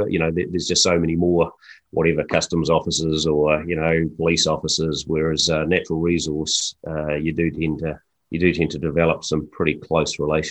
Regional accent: New Zealand; some of it was just me being a typical New Zealander, a Kiwi, just rocking up and going, "G'day, I'm from New Zealand."

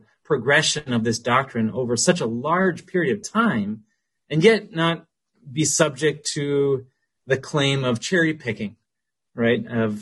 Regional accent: Ontario, Canada; So as I said, I grew up in Canada, Ontario.

